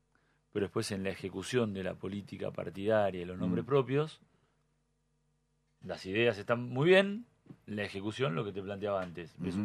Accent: Buenos Aires, Argentina; yo lo digo siempre, yo soy porteño

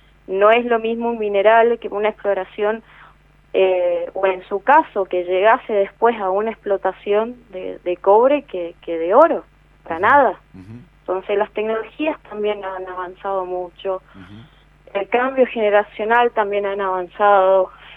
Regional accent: Mendoza, Argentina; el valor del agua como mendocinos no lo tenemos tan instaurado

